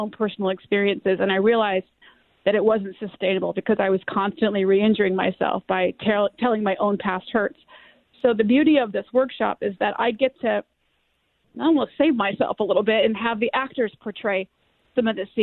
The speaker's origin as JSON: {"language": "English", "region": "North Carolina", "country": "United States", "tie": "born or raised there", "also_born_or_lived": "Midwest", "said": "I grew up in North Carolina, yep."}